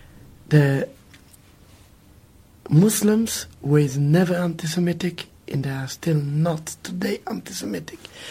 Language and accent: English; Jerusalem, Jerusalem District, Israel; moved away; Look, I came from Jerusalem, yes? I'm already 7 generations there in the Holy Land. We've gone out, we don't want to live under the Israeli government. we gone out in 1970.